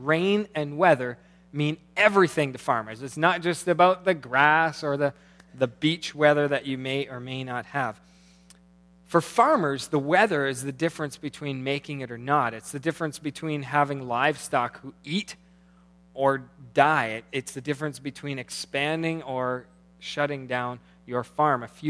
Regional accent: Kitchener, Ontario, Canada; I grew up in the city, okay? I grew up in Kitchener

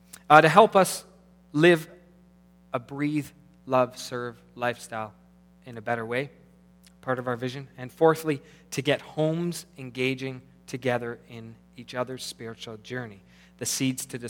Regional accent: Kitchener, Ontario, Canada; I grew up in the city, okay? I grew up in Kitchener

